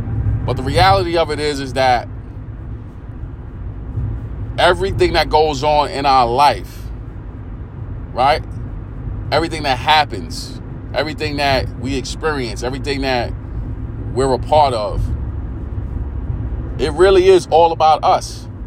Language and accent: English; East New York, New York, United States; You know, we're in East New York, but we don't say we're from East New York. We're from pink houses.